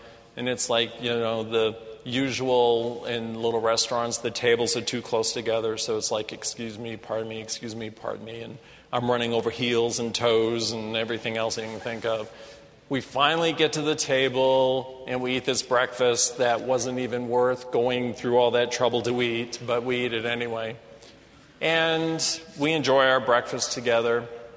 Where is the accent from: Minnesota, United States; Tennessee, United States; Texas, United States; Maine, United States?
Maine, United States; For instance, I'm from Maine, for those of you that don't know.